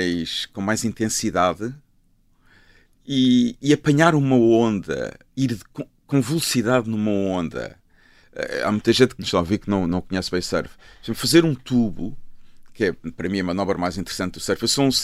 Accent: Lisbon, Portugal; Deixei de ser lisboeta, agora sou da Malveira da Serra.

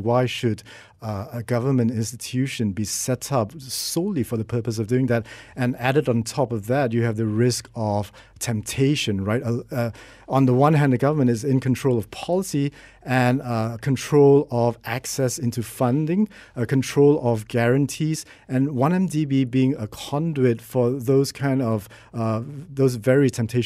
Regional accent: Malaysia; as a Malaysian

